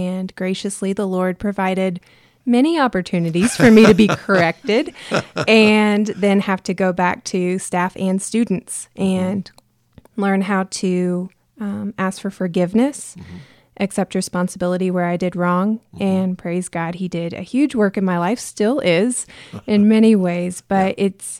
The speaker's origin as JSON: {"language": "English", "town": "Plano", "region": "Texas", "country": "United States", "said": "So I am from Plano, Texas."}